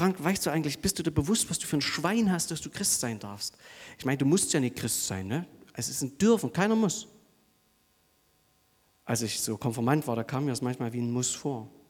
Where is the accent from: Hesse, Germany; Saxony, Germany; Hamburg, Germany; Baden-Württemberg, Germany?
Saxony, Germany; now in Dresden, Germany; Ich komme ja aus Sosa eigentlich im Erzgebirge und naja, dann wohne ich halt jetzt 10 Jahre in Dresden und das färbt halt ab, dieses Sächsisch dort.